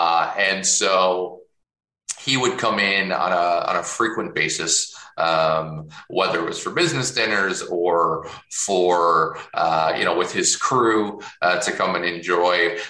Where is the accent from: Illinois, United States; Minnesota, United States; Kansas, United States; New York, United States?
Illinois, United States; Chicago; I'm originally from Chicago as well.